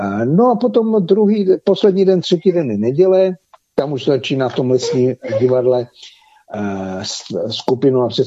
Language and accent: Czech; Silesia, Czechia; protože jsem na jiném místě v Praze, ne u nás ve Slezsku rodném.